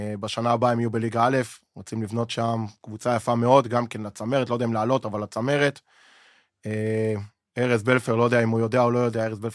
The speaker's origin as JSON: {"language": "Hebrew", "town": "Jerusalem", "region": "Jerusalem District", "country": "Israel", "tie": "born or raised there", "said": "גדלתי איתו בירושלים"}